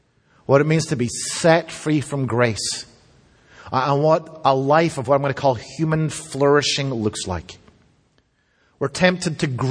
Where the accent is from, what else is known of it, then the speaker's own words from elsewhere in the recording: Scotland, United Kingdom; I grew up in Scotland, as you know, and Scotland, like the UK, is not the most capitalistic or consumer-driven country in the world.